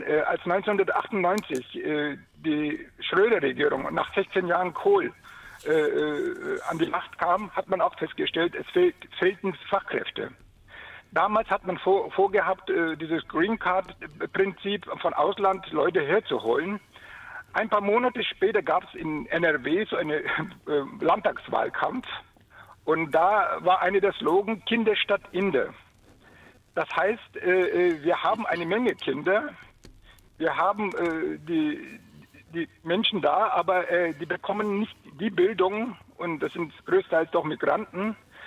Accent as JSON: {"language": "German", "country": "Turkey", "moved": "yes", "lives_now": "Erlangen, Germany", "said": "Ich stamme ursprünglich aus der Türkei."}